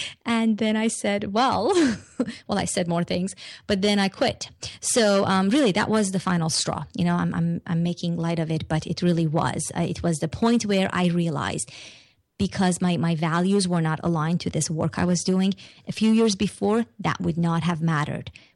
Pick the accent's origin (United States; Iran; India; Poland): Iran; I'm from Iran and the Middle East